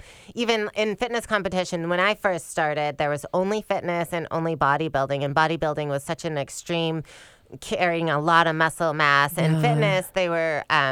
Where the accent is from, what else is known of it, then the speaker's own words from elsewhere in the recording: Michigan, United States; moved away as an adult; now in California; And, you know, so I grew up in Michigan, and so thinking about, one, moving to California where there's sunshine all the time was a huge benefit.